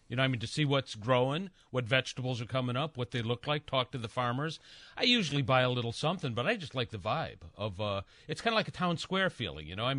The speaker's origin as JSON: {"language": "English", "town": "Oak Park", "region": "Illinois", "country": "United States", "tie": "born or raised there", "said": "You know, my hometown."}